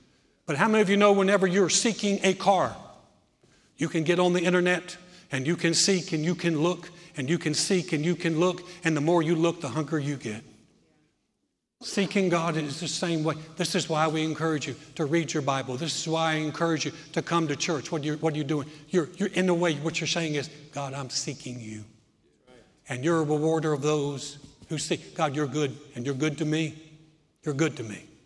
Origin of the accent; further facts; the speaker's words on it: Greensboro, North Carolina, United States; growing up in my hometown in Greensboro, North Carolina, we had a McDonald's